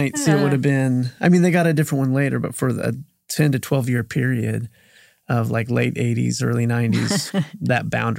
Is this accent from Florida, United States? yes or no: no; Wichita, Kansas, United States; now in Nashville, United States; Wichita, Kansas.